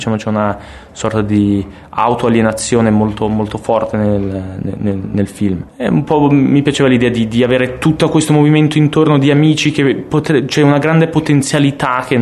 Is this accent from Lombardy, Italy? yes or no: yes; Milan, Lombardy, Italy; Io sono di Milano, voglio raccontare le stesse dinamiche però in un ambiente urbano, che è quello della città in cui sono cresciuto